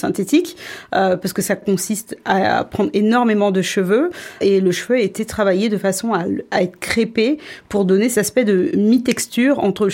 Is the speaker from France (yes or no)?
yes; Martinique, France; born there; now in Paris, France; je suis née en Martinique, et j'habite sur Paris.